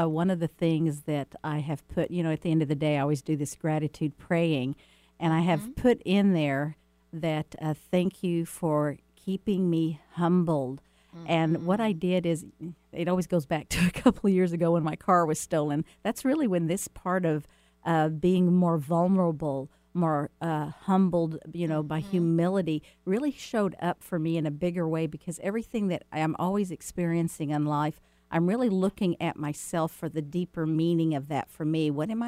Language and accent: English; Bible Belt, United States; born there; And, you know, I was born in the Bible Belt